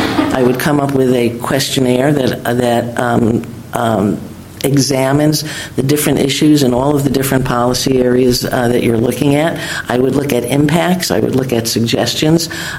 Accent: New York, United States; accent: New York; You can tell from my New York accent, I'm not originally from around here.

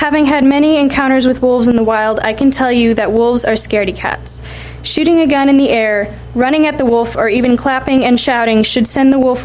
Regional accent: Washington, United States; I hope to make a career out of working with ranchers to coexist with wolves, hopefully in my home state of Washington.

